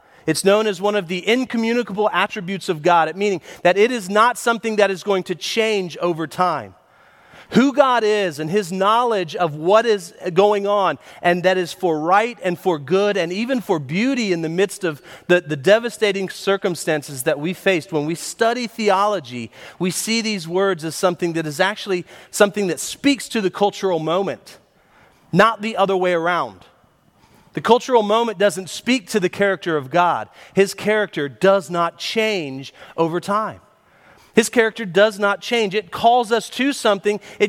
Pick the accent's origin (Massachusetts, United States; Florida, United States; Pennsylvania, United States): Florida, United States; Pine Hills; I grew up on streets in Pine Hills that you needed street smarts.